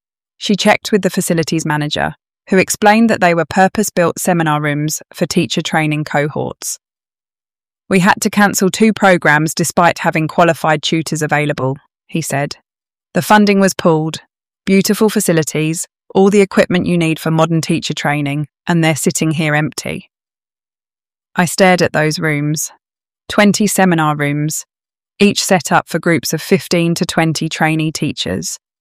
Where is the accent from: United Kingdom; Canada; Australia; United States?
United Kingdom; Woking, South East England; Growing up in Woking, I was the one my friends called when they were stuck on maths homework.